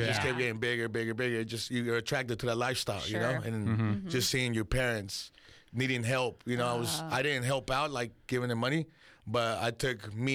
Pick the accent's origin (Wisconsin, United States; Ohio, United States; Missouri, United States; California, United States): California, United States; San Diego; now in Yuma, United States; I'm from San Diego, California.